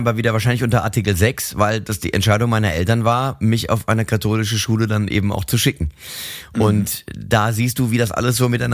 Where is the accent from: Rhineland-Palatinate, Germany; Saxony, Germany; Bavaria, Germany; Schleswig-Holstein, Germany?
Rhineland-Palatinate, Germany; Mainz; Bei uns in Mainz gibt es zwei Schulen, die kirchlich getragen, also es gibt mehr, aber da, wo ich war